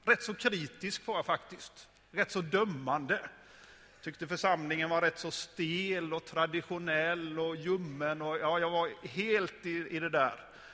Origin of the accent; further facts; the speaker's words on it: Småland, Sweden; Jag är smålänning i botten. Det kanske hörs någonstans, eller?